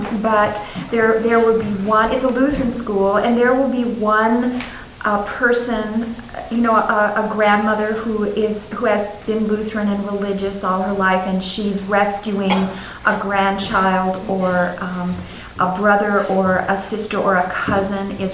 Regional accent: Seattle, Washington, United States; from Seattle. I have four children from 12 to 19.

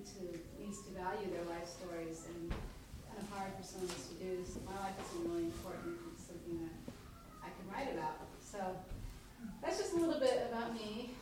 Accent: California, United States; I'm from San Francisco Bay Area, and I'm happy to be here.

